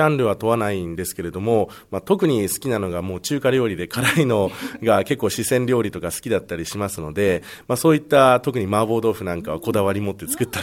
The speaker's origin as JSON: {"language": "Japanese", "town": "Fujisawa", "region": "Kanagawa", "country": "Japan", "tie": "born or raised there", "said": "ずっと片瀬小学校片瀬中学校ということで、江ノ島の近くで育ちました。"}